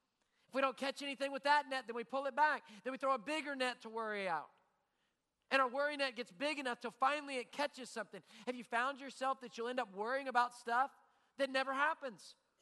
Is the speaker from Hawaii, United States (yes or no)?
no; Louisiana, United States; We're from Louisiana. You know how much crawfish you got to sell to get $85 million into a bank account?